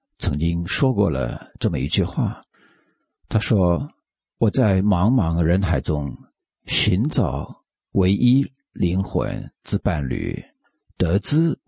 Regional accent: China; 我们中国人又说了一句话，说有子万事足。

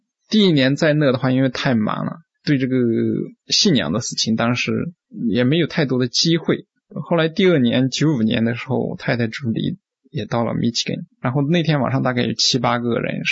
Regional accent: Yunnan, China; 我是云南一个很小的一个小山村长大，非常偏远的地方。我记得的话，在文化大革命什么时候，我是60年代出生的嘛

